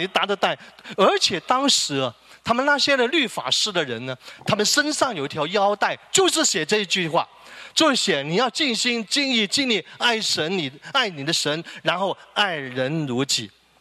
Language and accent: Chinese; China; 因为啊，我们中国人一早 一早就发明有一句成语叫机不可失，有没有？